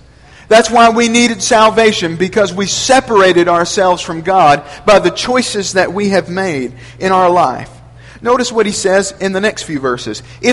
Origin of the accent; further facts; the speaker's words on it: Memphis, Tennessee, United States; I was born and raised in Memphis, and many of y'all were born and raised around here.